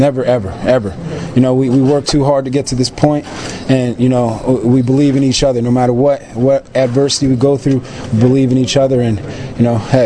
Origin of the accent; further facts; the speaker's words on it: Massachusetts, United States; Yeah, I grew up in Massachusetts.